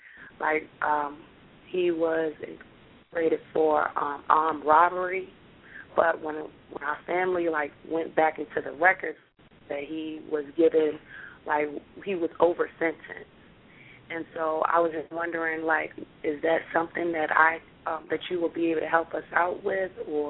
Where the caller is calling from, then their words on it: Richmond, Virginia, United States; I'm calling from Richmond, Virginia.